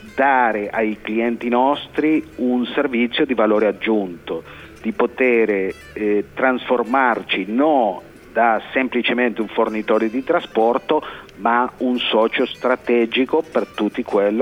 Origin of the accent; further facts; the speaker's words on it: Buenos Aires, Argentina; born there; Italian is a second language; Io sono nato qua a Buenos Aires, anche il mio genitore, la mia madre, e adesso io abito in provincia di Buenos Aires.